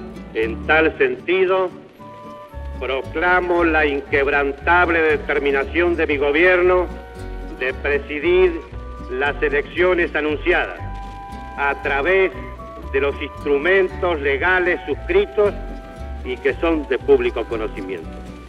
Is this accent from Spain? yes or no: no; Argentina; Como argentino, solo aspiro a asistir a uno de esos actos en que el pueblo concrete su decisión de mantener la estructura constitucional de la República